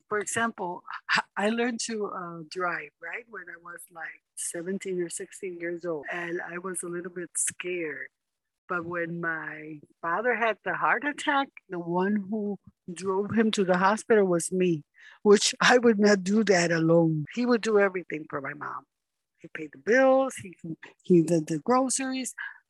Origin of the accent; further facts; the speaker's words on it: Puerto Rico; moved away as an adult; now in United States; I am originally from Puerto Rico, and I came to this country when I was, I think, 8 months. And then we stayed here until I went to second or third grade, and I went back to Puerto Rico.